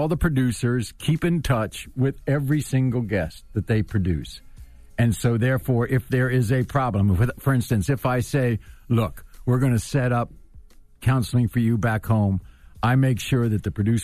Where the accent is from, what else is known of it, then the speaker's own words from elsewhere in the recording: Washington, District of Columbia, United States; I grew up in Washington, D.C., so I'm kind of a local kid, and I've been around government most of my life.